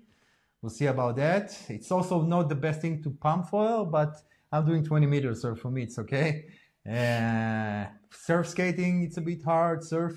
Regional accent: Israel; English is a second language; moved away as an adult; now in Zurich, Switzerland; I'm originally from Israel. I moved to Switzerland 4 years ago because I have a Swiss wife, and she she grew up in Switzerland in Zug, and then I moved to Zurich.

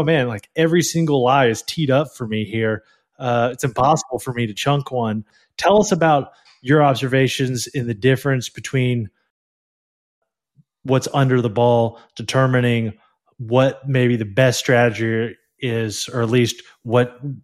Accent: Lexington, Kentucky, United States; I grew up in Lexington, Kentucky, and once you get that far north, especially, greens are all bent.

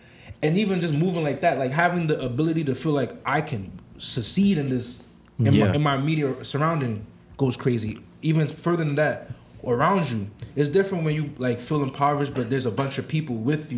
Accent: United States; especially as an African, I grew up in America, I see the difference a lot

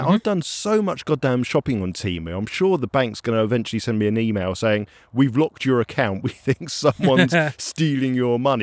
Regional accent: United Kingdom; Because we are super British and bugger is definitely a word that we use daily.

